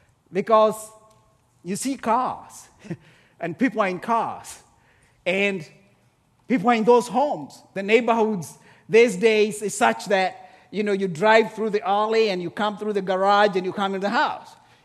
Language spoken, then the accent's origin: English; Kenya; a lady who used to be a teacher back in my home country of Kenya